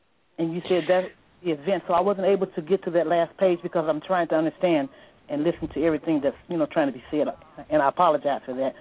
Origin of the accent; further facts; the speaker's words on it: Illinois, United States; I'm from Illinois.